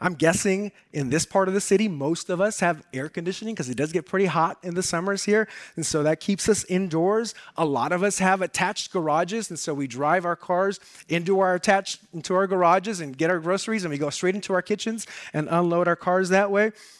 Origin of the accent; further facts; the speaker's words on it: Los Angeles, California, United States; I grew up in South Central LA, and I know it's not politically correct to say South Central, but that's what we said when I grew up there. That's South LA, right? But I grew up on 97th and Avalon